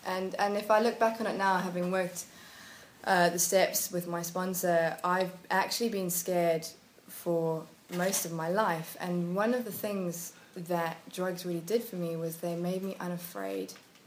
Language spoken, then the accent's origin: English; South Africa; now in London, United Kingdom; I grew up in South Africa. I've been in London for 10 years today, actually.